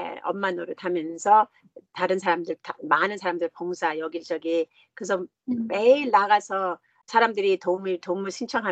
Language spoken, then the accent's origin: Korean; South Korea; 한국이 나의 고향이고 우리 엄마가 제가 한국 피가 있기 때문에 그래서 저는 겉은 한국 사람 아니지만 속은 더 한국 그 풍습이 더 있어요 저한테는.